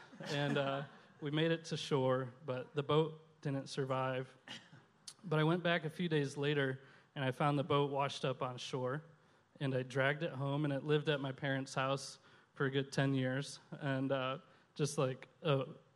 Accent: Michigan, United States; I grew up in Michigan, right by Lake Michigan, and it looks like an ocean, really.

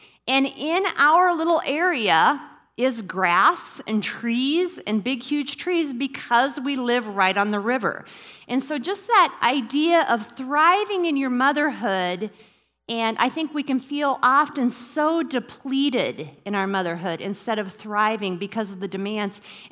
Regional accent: Iowa, United States; And I was born and raised in Iowa. And I know what it means. We live in the desert now

